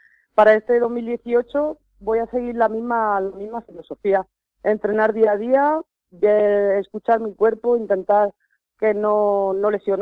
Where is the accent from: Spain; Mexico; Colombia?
Spain; Lorca, Region of Murcia; also born or lived in León; yo dejé León en septiembre de 2016, ya me trasladé definitivamente a Lorca. Volví a Lorca, pues a mi ciudad natal.